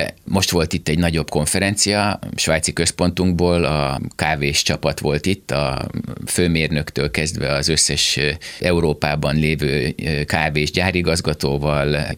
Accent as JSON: {"language": "Hungarian", "country": "Hungary", "said": "én magyar vagyok"}